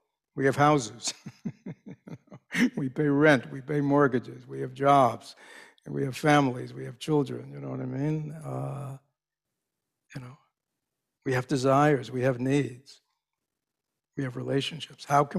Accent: United States; See, to me, as an American, I didn't grow up Buddhist.

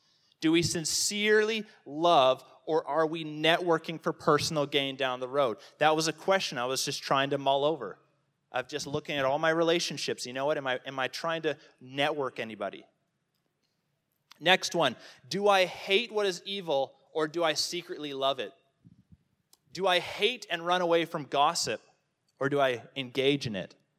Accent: Canada; now in Australia; I'm Canadian.

